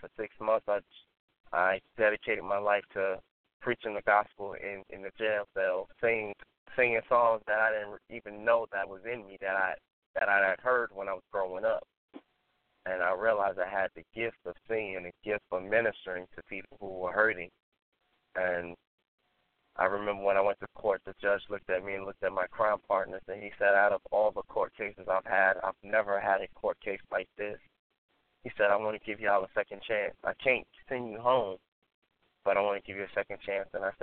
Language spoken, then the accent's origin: English; New York City, New York, United States; First of all, I'm from New York City, grew up in the Bronx